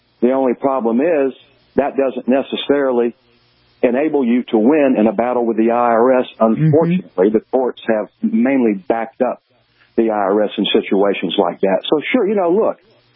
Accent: Jacksonville, Florida, United States; I'm from Jacksonville, Florida.

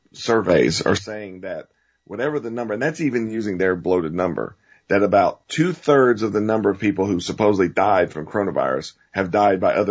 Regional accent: the South, United States; 40 years ago in the South, I grew up in the South, the attitude was a lot different.

